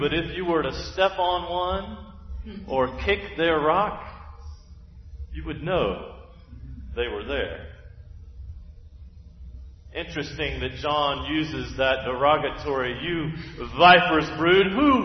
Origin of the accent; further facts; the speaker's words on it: Sumter, South Carolina, United States; Now, I grew up in South Carolina, just down the road in Sumter. When I think of wilderness, I think of swamp. South Carolinians, you know what I'm talking about.